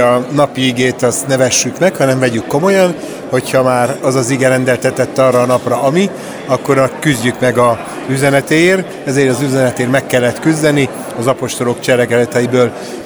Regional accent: Northern Hungary, Hungary; Hazajöttem, mert hogy ez az én szülőföldem, ebben a városban több évet éltem, ezen a vidéken, amit én szeretek Felső Magyarországnak nevezni

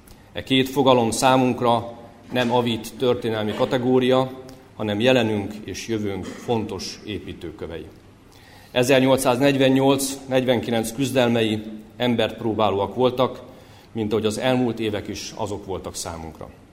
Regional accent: Debrecen, Hajdú-Bihar, Hungary; Debreceniként büszkék vagyunk arra, hogy a magyar szabadság őrvárosaként védelmező bástyája lehettünk a szabadságharcunkat irányító kormánynak és országgyűlésnek.

